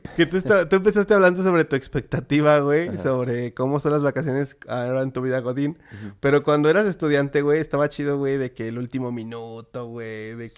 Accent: León, Guanajuato, Mexico; Somos de aquí de León, ¿eh, perro?

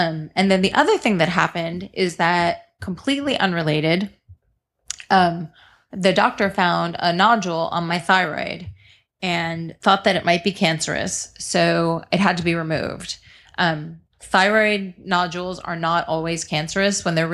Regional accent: Pennsylvania, United States; I grew up in Pennsylvania, and my dad owned a restaurant, and my mom was a wonderful cook

